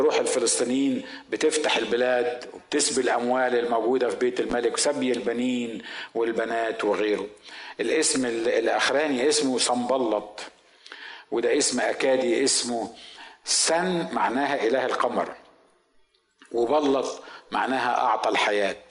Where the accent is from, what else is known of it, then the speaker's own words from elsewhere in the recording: Asyut, Asyut Governorate, Egypt; بس انا صعيدي من مدينة اسمها اسيوط.